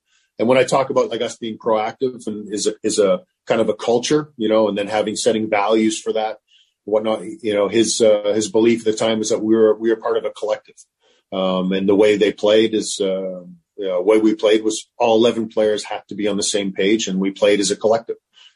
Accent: Canada; now in United States; And listen, I'm Canadian. It took me a while to get used to it down here too.

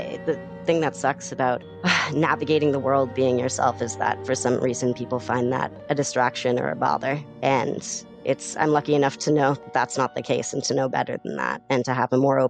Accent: Pittsburgh, Pennsylvania, United States; Growing up in Pittsburgh, especially like as a Jewish person growing up in Squirrel Hill, I realized how lucky I was to be able to grow up in a somewhat like secure environment

